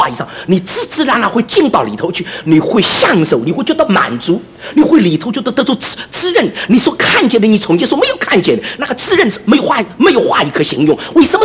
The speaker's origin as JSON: {"language": "Chinese", "region": "Shanghai", "country": "China", "said": "因为我是上海，我上海人讲桂语啊，天不怕地不怕，只怕上海人讲官话"}